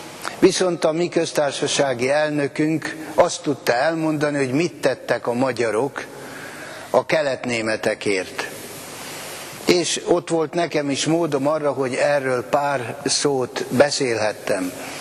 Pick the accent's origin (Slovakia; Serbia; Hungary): Hungary; Magyarok vagyunk.